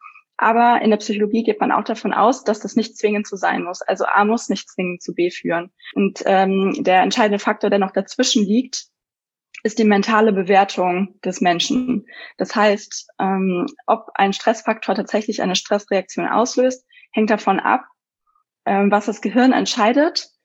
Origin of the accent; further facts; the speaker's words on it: North Rhine-Westphalia, Germany; moved away as an adult; now in Vienna, Austria; bin 28 Jahre alt. Ich komme eigentlich aus dem Düsseldorfer Raum, lebe aber im Moment in Wien, weil ich da an der Uni arbeite